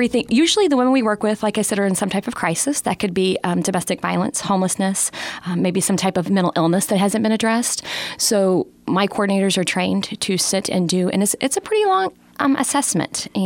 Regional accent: Litchfield, Illinois, United States; Litchfield, my hometown here

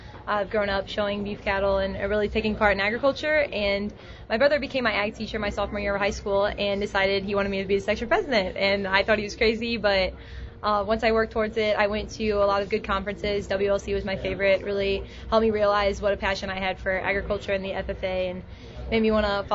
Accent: New Athens, Illinois, United States; I grew up in New Athens, Illinois, which is east of St. Louis

